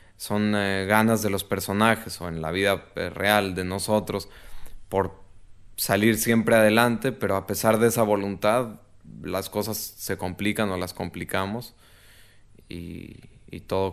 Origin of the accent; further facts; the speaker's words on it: Mexico; para mí como mexicano, ver una película colombiana, una buena película, sería muy interesante